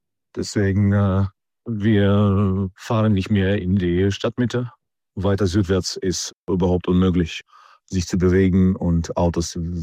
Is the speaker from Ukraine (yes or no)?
yes; Kherson, Kherson Oblast, Ukraine; German is a second language; Tja, in Cherson habe ich mein Haus, in Cherson habe ich meinen Job, ist meine Heimatstadt.